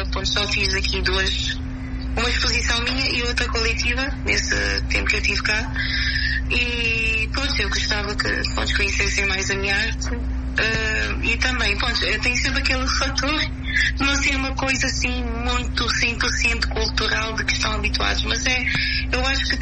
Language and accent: Portuguese; Cape Verde; porque eu sou cabo-verdiana